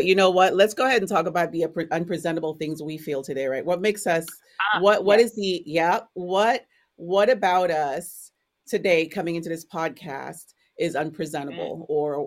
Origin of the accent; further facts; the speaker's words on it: St. Lucia; I come from the West Indies. I was raised in St. Lucia in the country. So I'm a country girl